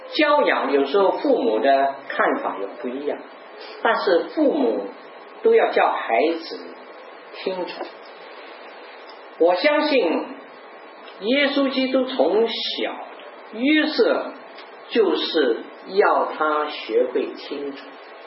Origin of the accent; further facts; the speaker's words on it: Guangdong, China; 我们广东人说大头菜吃得多晚上多梦